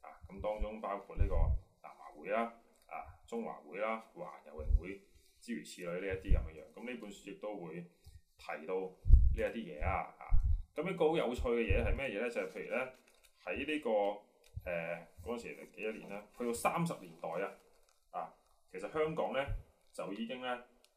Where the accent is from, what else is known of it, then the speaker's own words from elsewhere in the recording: China; 即係我哋中國人發展現代運動